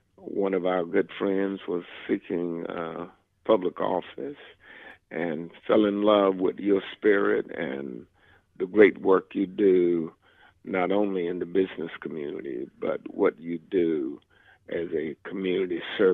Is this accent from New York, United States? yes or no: no; South Carolina, United States; Well, I grew up in South Carolina and went to a Presbyterian undergraduate school